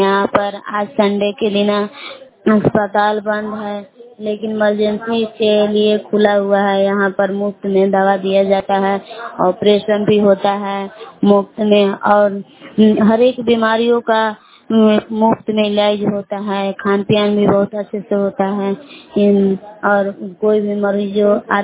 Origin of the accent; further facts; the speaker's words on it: Bilaw, Bihar, India; मैं बिलाव की निवासी हूँ।